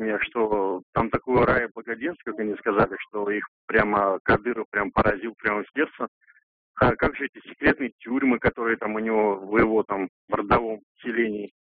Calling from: Troitsk, Russia; я из Троицка.

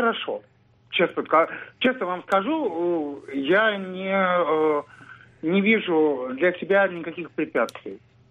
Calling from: Moscow, Russia; Мне 43 года, я из Москвы.

